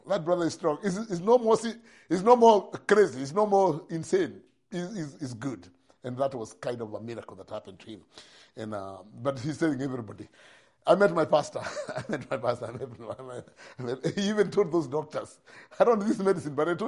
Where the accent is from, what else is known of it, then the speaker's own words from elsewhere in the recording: India; So I come from India